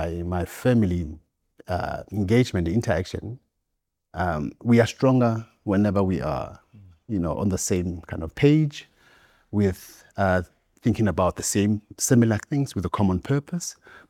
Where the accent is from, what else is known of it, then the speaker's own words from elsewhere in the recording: South Africa; because I come from Bapedi cultural group or nation, not a tribe